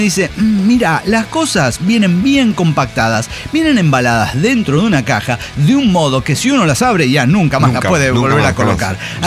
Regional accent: Colombia; Pues soy colombiana y ya ustedes tienen unos códigos narrativos bien peculiares.

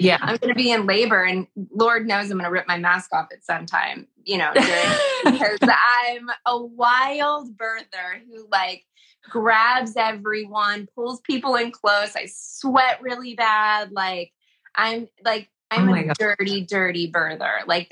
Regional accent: Kentucky, United States; I'm from Kentucky

